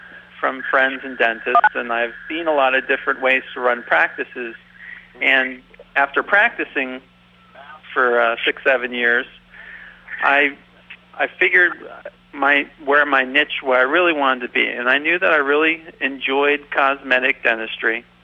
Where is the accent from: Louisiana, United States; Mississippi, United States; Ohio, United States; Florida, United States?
Florida, United States; Fort Myers; I grew up in Southwest Florida. I'm from Fort Myers, Florida, right nearby, a little town nearby.